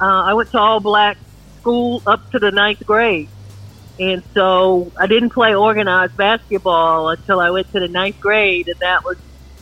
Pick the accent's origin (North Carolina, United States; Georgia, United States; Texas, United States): Georgia, United States; Monroe; I'm from Georgia, a little small town called Monroe.